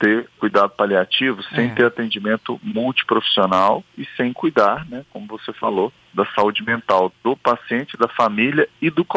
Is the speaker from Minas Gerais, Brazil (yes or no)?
yes; Minas Gerais, Brazil; Eu sou de Minas Gerais